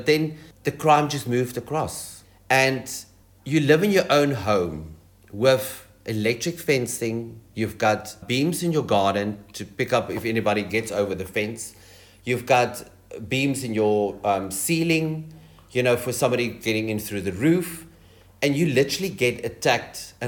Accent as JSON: {"language": "English", "country": "South Africa", "moved": "as an adult", "said": "I'm from South Africa. And what driven me to the decision to leave Africa was the safety"}